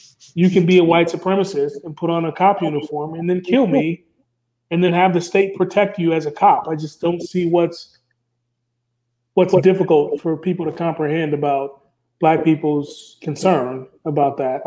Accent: Minnesota, United States; Like I said, I'm from Minnesota.

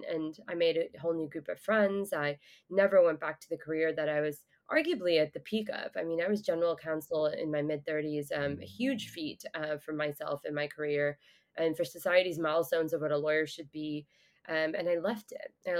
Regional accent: Texas, United States; I had not brought a coat with me to New York. I'm from Texas.

